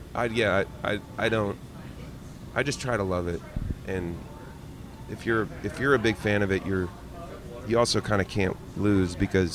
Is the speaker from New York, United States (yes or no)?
no; Eugene, Oregon, United States; Now you're talking to a kid. I grew up in Eugene, Oregon.